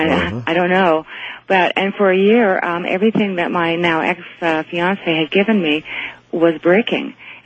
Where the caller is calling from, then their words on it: Toronto, Ontario, Canada; I'm calling from Toronto.